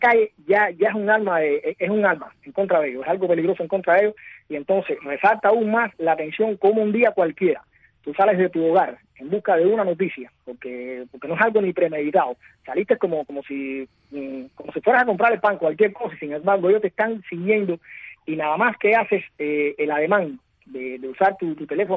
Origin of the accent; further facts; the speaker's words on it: Cuba; partiendo de que somos los mismos cubanos a pie, esos cubanos que vivimos acá en Cuba